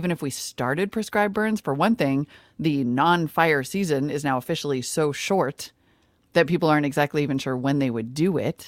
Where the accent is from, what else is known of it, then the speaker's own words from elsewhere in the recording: Montana, United States; when I was growing up in Montana, we also talked about fire season because it's like when things would burn naturally.